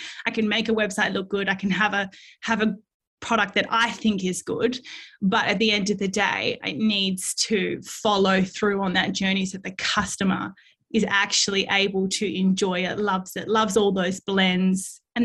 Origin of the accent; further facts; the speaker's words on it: Perth, Western Australia, Australia; I do literally get my oils made in my hometown of Perth, WA, down the road from me.